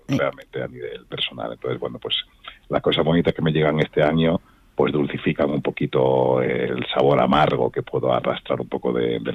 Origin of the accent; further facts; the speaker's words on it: Algeciras, Andalusia, Spain; tal y como yo me sentía orgulloso cuando era pequeño de la gente que había hecho cosas importantes en Algeciras, ¿no? Y decía, anda, mira, esto es de mi pueblo.